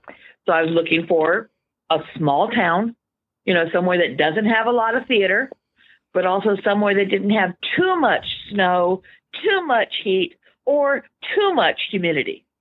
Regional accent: Los Angeles, California, United States; born there; So everybody moves to LA, like you said, to be an actor. I did it backwards. I was born there

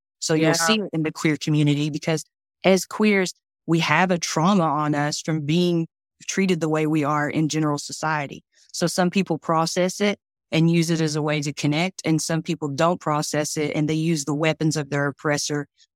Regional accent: Tennessee, United States; Like, I'm from East Tennessee.

